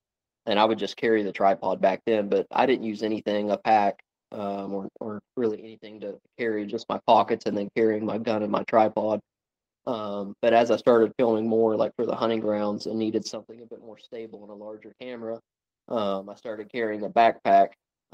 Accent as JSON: {"language": "English", "region": "Georgia", "country": "United States", "said": "Yeah, so I'm from North Georgia, about an hour and a half, 2 hours north of Atlanta, so Southern Appalachian Mountains. And growing up, all we did was deer hunt and squirrel hunt."}